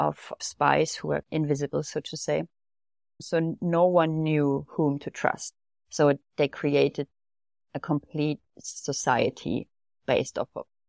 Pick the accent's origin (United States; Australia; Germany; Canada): Germany; Leipzig, Saxony; also born or lived in Dresden / Magdeburg; I'm German. I grew up in Leipzig and was living in Dresden for a couple of years. And the last years I was in Magdeburg, the smaller town in Germany.